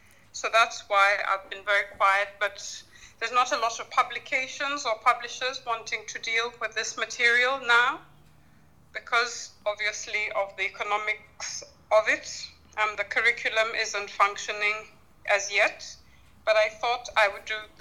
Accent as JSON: {"language": "English", "country": "Kenya", "tie": "born or raised there", "said": "I'm from Kenya, and I grew up in a multicultural and multiracial, if we could call it that, society. And I was therefore immersed from birth in a multilingual environment."}